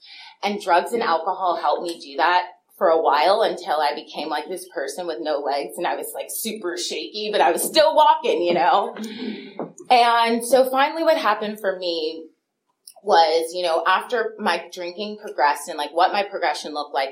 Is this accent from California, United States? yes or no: yes; Los Angeles, California, United States; Because I grew up in Los Angeles, and, like, drinking and driving is, it's not a part of the culture.